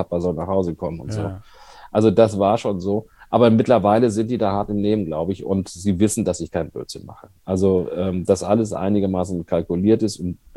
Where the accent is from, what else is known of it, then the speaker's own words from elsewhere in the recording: Hamburg, Germany; ich bin eigentlich in Hamburg groß geworden, ja.